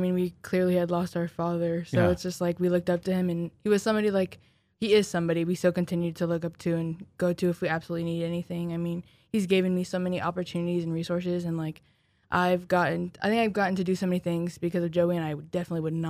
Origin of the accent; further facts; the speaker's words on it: Galesburg, Illinois, United States; I'm born and raised Galesburg, Illinois.